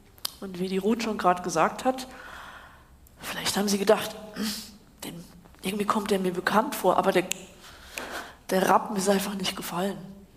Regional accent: Switzerland; also born or lived in Germany; Und mir liegt es nah, als Schweizerin und Deutsche.

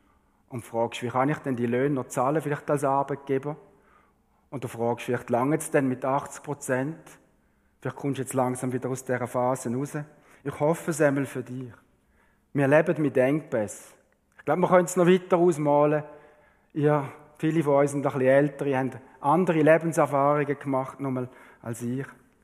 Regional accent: Switzerland; Millionen und Milliarden haben wir da fängt angehäuft als Schweizer.

